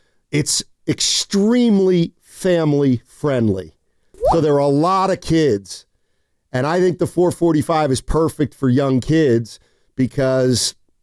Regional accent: Reading, Pennsylvania, United States; This is exactly like when I grew up in Reading, Pennsylvania.

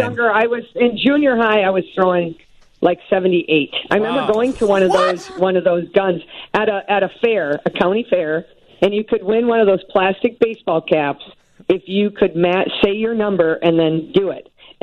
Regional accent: Minnesota, United States; So he was determined to convert me because I'm originally from Minnesota, you know.

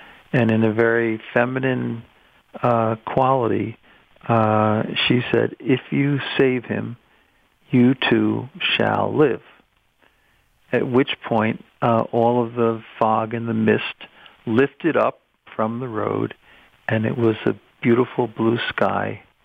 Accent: New York, United States; born or raised there

